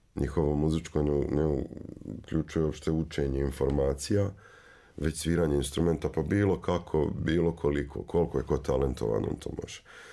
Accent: Sarajevo, Federation of Bosnia and Herzegovina, Bosnia & Herzegovina; ja sam došao iz Sarajeva koji nije u tom momentu bilo pretjerano sredina jaka za klasičnu muziku

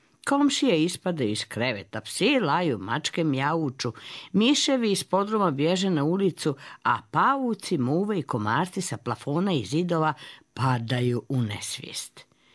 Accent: Banja Luka, Republika Srpska, Bosnia & Herzegovina; onda kod nas u Banja Luci pada kiša stalno.

